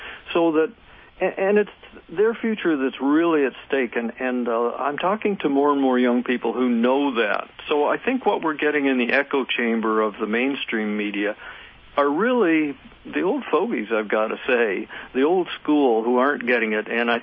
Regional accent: Canada; I'm actually a Canadian, so my tea party knowledge is a little bit down

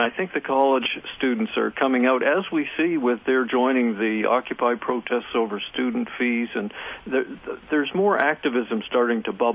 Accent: Canada; I'm actually a Canadian, so my tea party knowledge is a little bit down

